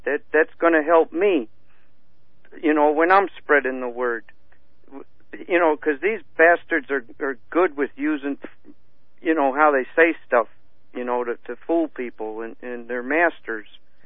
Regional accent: United States; I'm an American, period, you know, and what's going on? I'm an American who wants my country back.

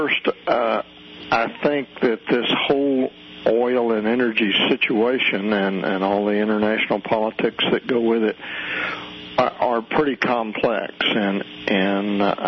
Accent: Midland, Texas, United States; I grew up in Midland, Texas, and I've roughnecked on a drilling rig

